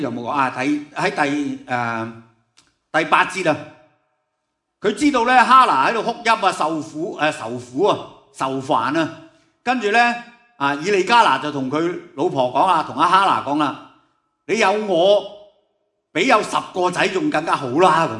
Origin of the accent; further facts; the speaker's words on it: China; 即系好似我哋中国人咁咧，即系都要有仔送终咁样啦